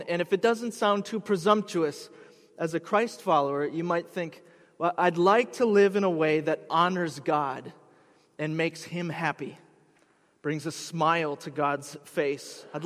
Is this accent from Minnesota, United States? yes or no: yes; Minnesota, United States; We're from Minnesota. We're not used to this.